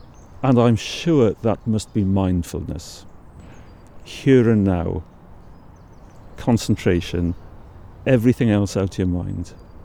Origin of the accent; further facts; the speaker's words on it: Wales, United Kingdom; I follow rugby. I'm Welsh, so I'm a little bit of a loser, but I do follow it.